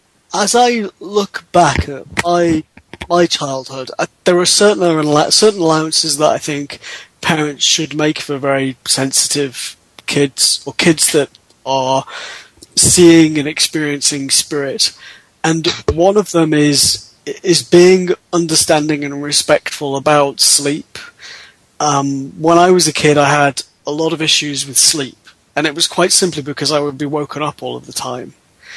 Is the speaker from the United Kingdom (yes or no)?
yes; United Kingdom; some allowances, but I'm British, and I don't know.